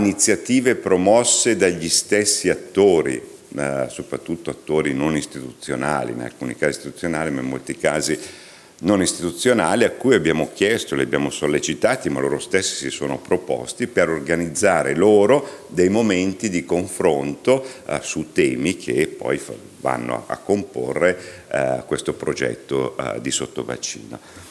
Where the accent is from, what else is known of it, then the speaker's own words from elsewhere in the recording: Lombardy, Italy; io vengo da fuori regione, io sono di Regione Lombardia … lavoro in Regione Lombardia